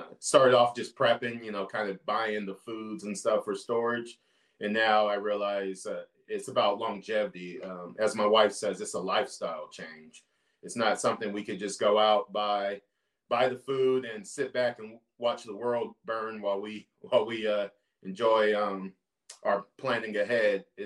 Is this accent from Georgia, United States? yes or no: no; California, United States; I grew up in Northern California. My family's thing was sports.